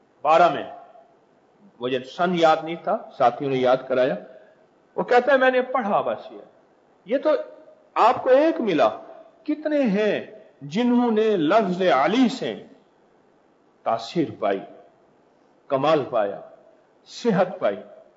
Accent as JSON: {"language": "Urdu", "town": "Uch", "region": "Punjab", "country": "Pakistan", "tie": "born or raised there", "said": "اچ مدینہ کا دروازہ ہے، اور میں وہیں سے ہوں، میری پیدائش وہیں کی ہے"}